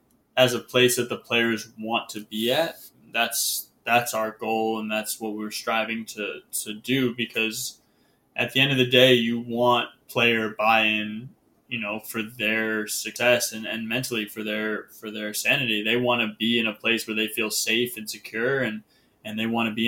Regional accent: Connecticut, United States; I fell in love with the NBA, just being a part, being living in Connecticut, growing up in Connecticut.

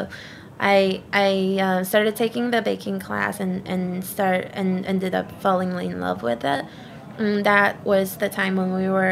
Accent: Tangshan, Hebei, China; English is a second language; Our hometown is called Tangshan, which is this small city 2 hours away from Beijing.

